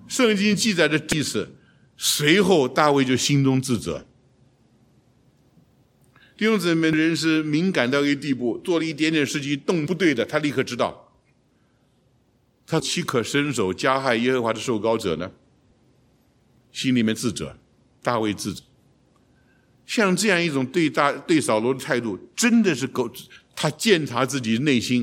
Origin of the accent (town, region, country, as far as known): China